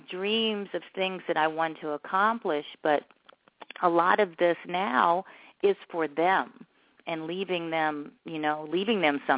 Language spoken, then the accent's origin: English; Chicago, Illinois, United States; moved away as an adult; now in Los Angeles, United States; Well, you know, I grew up in Chicago, and I started doing just.